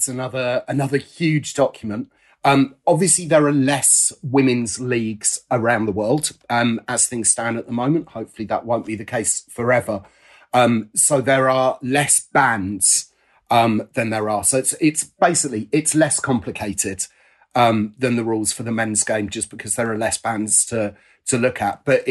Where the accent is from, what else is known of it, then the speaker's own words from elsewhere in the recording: Watford, East of England, United Kingdom; I'm from Watford. I use my own grammar.